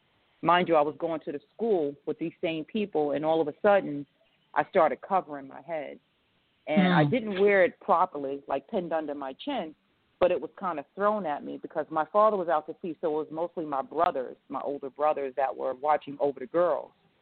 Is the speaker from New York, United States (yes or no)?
yes; Brooklyn, New York, United States; I grew up in Brownsville, Brooklyn, New York, initially.